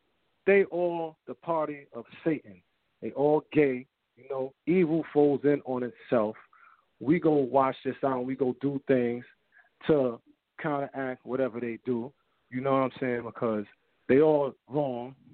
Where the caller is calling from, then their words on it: New York City, New York, United States; Calling from 106 in Park, Harlem.